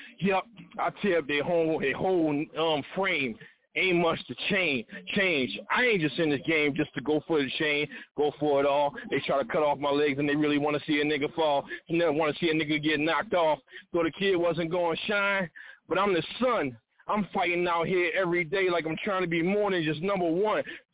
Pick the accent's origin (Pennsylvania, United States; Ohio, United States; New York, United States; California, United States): Pennsylvania, United States; Philadelphia; Like, I came from the Philly area, you know, so I was out there grinding, you know.